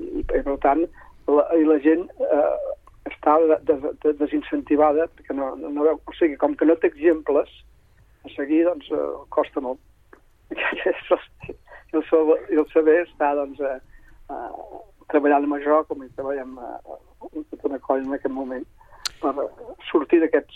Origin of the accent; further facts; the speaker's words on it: Catalonia, Spain; la gent entengui que si som catalans és perquè històricament hem parlat el català